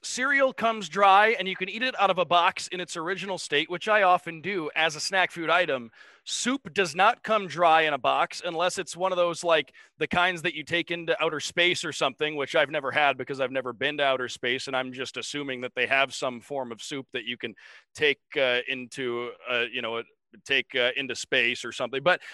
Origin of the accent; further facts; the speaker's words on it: Detroit, Michigan, United States; I'm from Detroit, so the Coney dogs are a big thing